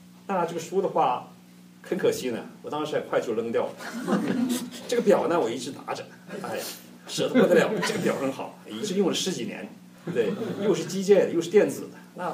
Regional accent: Shandong, China; 我山东人，是大陆过来的

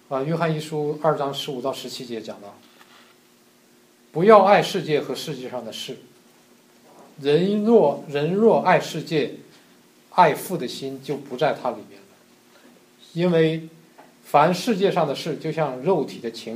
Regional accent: China; 尤其是从我的背景来，从大陆过来哈，这个脑子里边都是无神论的

